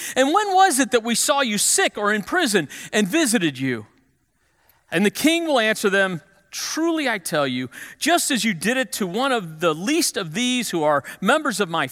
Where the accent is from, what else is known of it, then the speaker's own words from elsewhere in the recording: Missouri, United States; I grew up in West St. Louis County. I'm a Parkway Central grad.